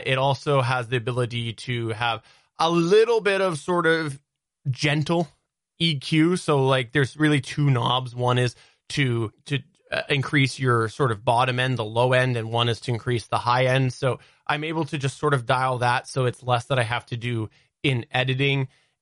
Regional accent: Canada; As a Canadian, my response to that was, I don't care, because Pandora is not in Canada.

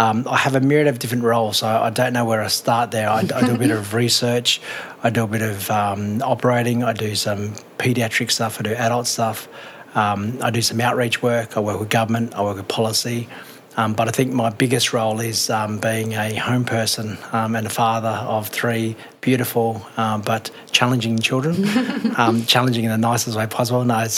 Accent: Shoal Bay, New South Wales, Australia; I'm a Warramai man, a proud Warramai man, and I grew up in Shoal Bay.

